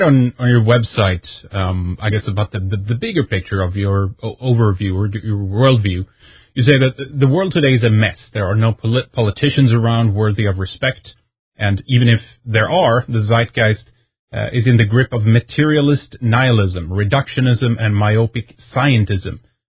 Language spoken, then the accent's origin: English; Sweden; since growing up in Sweden by with a kind of default, you know, left-wing position